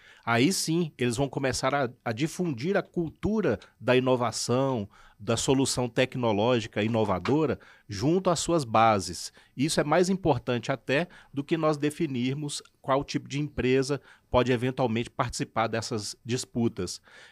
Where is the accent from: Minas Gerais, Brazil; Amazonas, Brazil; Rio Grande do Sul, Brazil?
Minas Gerais, Brazil; Betim; Eu sou oriundo de Betim, lá de Minas Gerais.